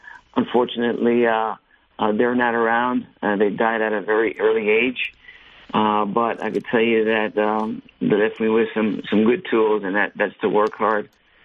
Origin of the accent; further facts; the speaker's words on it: Puerto Rico; also born or lived in Hoboken / New York; Well, I was born in Hoboken, New Jersey, and lived a little bit in New York, a little bit in New Jersey. And then at the age of 12, my mom took me back to the island of Puerto Rico, where my mom and dad were from